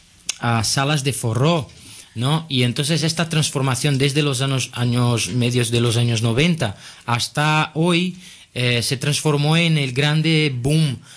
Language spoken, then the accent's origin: Spanish; Rio de Janeiro, Brazil; Spanish is a second language; Sí, yo soy de Río, sí.